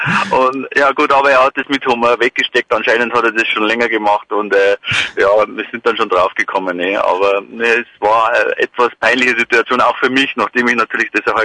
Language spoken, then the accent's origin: German; Bavaria, Germany; ich bin ja aus dem Berchtesgadener Land